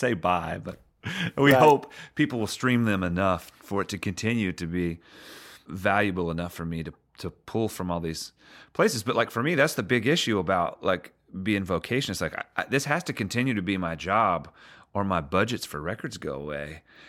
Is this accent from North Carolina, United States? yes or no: yes; Charlotte, North Carolina, United States; I'm an artist from Charlotte, North Carolina, and I write songs